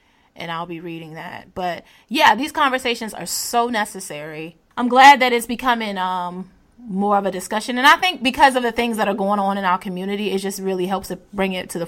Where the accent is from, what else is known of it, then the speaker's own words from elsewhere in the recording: Virginia, United States; I grew up near, I grew up in Hampton Roads near PETA.